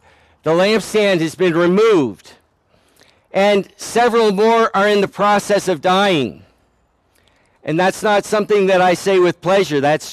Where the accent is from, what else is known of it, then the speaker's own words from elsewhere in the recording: California, United States; now in Oakland, United States; I'm a native Californian. I grew up in Southern California.